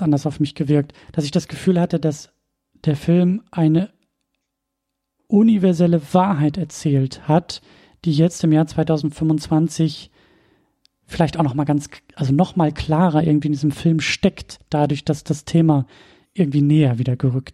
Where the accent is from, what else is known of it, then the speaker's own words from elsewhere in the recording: Husum, Schleswig-Holstein, Germany; Ich komme ja aus Husum. Das ist ja ein sehr kleines Städtchen, Nordseeküste.